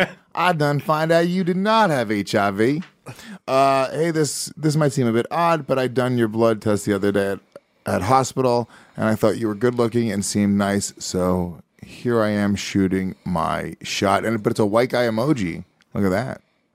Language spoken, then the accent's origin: English; New York, United States; especially like being New Yorkers.